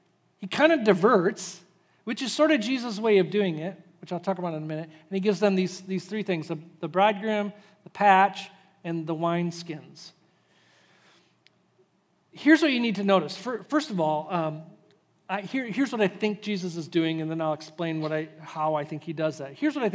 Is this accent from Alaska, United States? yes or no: no; Zeeland, Michigan, United States; I grew up in Zeeland, Michigan, and living in Zeeland, Michigan, I didn't know much about the rest of the world.